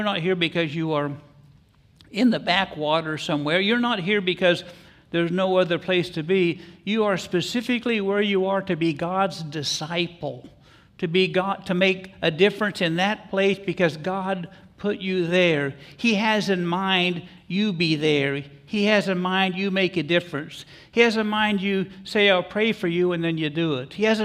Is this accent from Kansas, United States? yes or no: yes; Kansas, United States; There's a law in Florida, since I'm from Kansas, there's a law in Florida called Stand Your Ground.